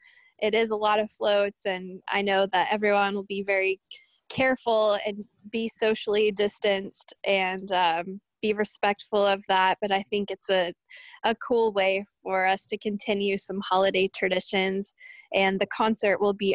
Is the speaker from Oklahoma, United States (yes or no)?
yes; Norman, Oklahoma, United States; I'm from Norman, Oklahoma, which is about 45 minutes from Chickasha, closer to Oklahoma City.